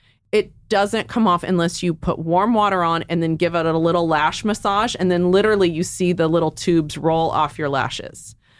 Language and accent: English; Texas, United States; now in California, United States; Like, I'm from Texas. I was fascinated with the California dream. It sucked me out here.